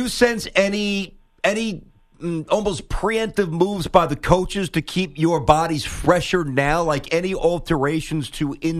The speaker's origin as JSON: {"language": "English", "region": "New York", "country": "United States", "tie": "born or raised there", "said": "When I was young, I grew up in New York, right?"}